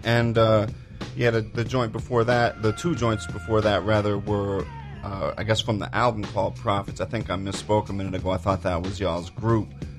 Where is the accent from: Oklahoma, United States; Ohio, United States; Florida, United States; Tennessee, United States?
Tennessee, United States; Nashville; because I'm from Nashville, and you know, I went to school in Knoxville